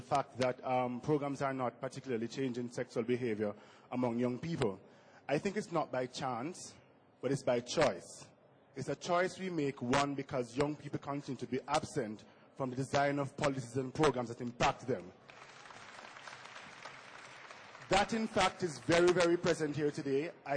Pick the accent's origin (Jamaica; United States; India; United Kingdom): Jamaica; from Jamaica.